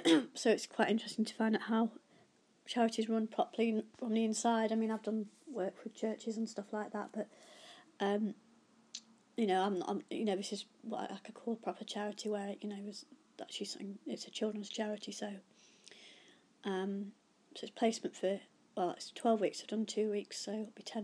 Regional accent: Stafford, West Midlands, United Kingdom; I was born in Stafford and lived in Staffordshire all my life, apart from when I've been away at school to various boarding schools.

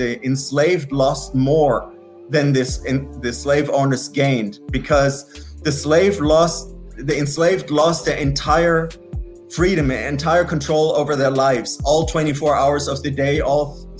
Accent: Germany; English is a second language; as you can hear from my accent, that I'm originally from Germany, and I grew up with the Holocaust being talked about in every single school subject. And I always felt ashamed about being German.

